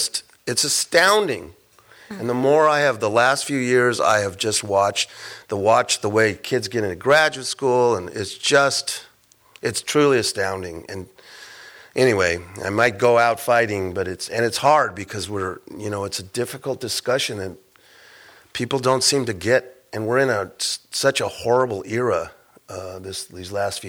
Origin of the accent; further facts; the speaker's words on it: Los Angeles, California, United States; I already know that we're from East, we live in East LA.